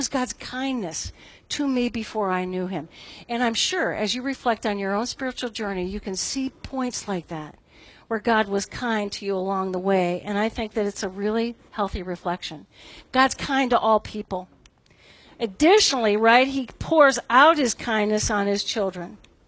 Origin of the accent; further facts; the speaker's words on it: Cleveland, Ohio, United States; So I grew up in Cleveland. My parents were in Cleveland. I'm living down here, and I'm the closest daughter.